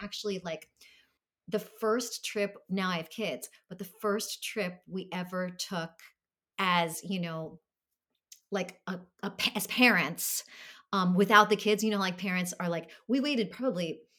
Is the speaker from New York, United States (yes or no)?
yes; Brooklyn, New York, United States; I didn't go that much as a kid because I grew up in Brooklyn.